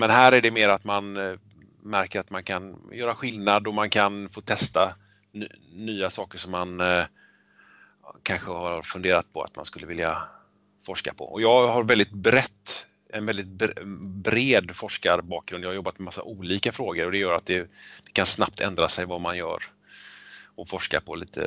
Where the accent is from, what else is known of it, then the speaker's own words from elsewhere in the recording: Lerum, Västra Götaland County, Sweden; now in Öckerö, Sweden; Ja, jag är uppvuxen i Lerum från början. Och nu bor jag i Öckerö kommun istället. Där jag har gått Lerums gymnasieskola och sedan in i Göteborg.